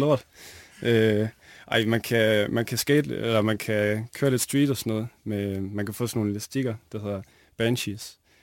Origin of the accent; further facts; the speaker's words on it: Aalborg, North Denmark Region, Denmark; Jeg er 22. Jeg er opvokset i Aalborg.